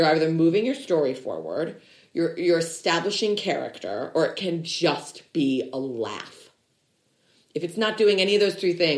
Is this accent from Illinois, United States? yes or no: yes; Illinois, United States; no, we're both from Illinois, actually.